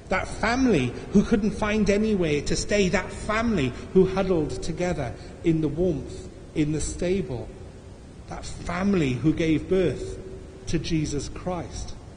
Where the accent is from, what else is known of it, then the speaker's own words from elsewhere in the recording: Wales, United Kingdom; and I'm Welsh, which let me tell you, mums are very much in charge.